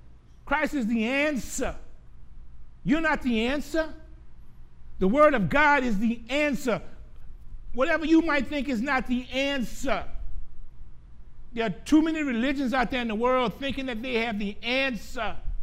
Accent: Gramercy, Louisiana, United States; Because me, you're going to give me that Baron smoked sausage on a Friday. I'm from Gramercy.

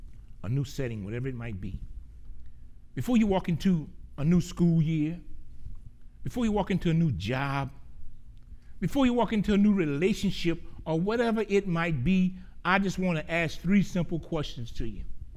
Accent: Gramercy, Louisiana, United States; You know, I grew up in Gramercy.

